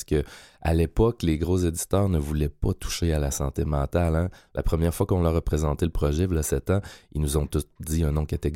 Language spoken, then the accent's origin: French; Rimouski, Quebec, Canada; Moi, je viens de Rimouski, oui.